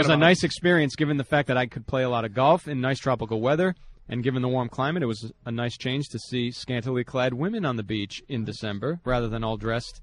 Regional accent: Mumbai, Maharashtra, India; Since I'm from Bombay, India, I then went home for New Year's and Christmas

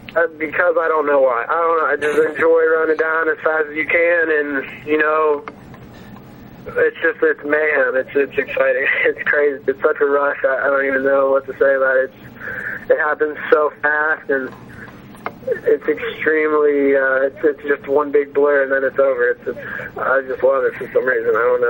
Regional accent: Columbus, Ohio, United States; especially as a kid growing up in Columbus?

